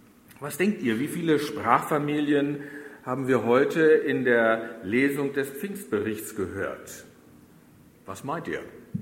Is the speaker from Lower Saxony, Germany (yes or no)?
yes; Oldenburg, Lower Saxony, Germany; born there; meine Vatersprache ist Plattdeutsch. Meine Frau ist zwar in Oldenburg geboren, so wie ich